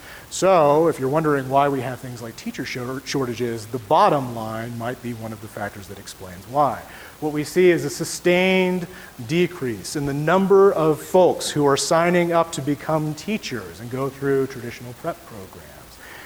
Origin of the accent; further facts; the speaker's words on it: Florida, United States; In my home state of Florida, where I grew up, teachers actually no longer have tenure.